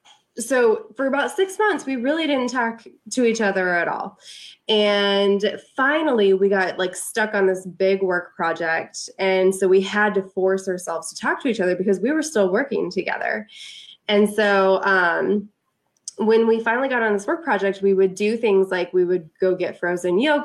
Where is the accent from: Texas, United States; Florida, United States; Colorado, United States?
Colorado, United States; moved away; I'm actually originally from Colorado, and I'm a small town country girl, like surrounded by corn and cattle and just a lot of country. And there were 2,000 people in my town.